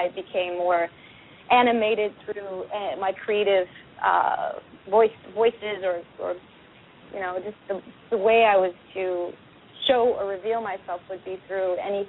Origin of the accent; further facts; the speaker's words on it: California, United States; And then I grew up in San Ynez Valley, which is picturesque and serene and a great place for kids to grow up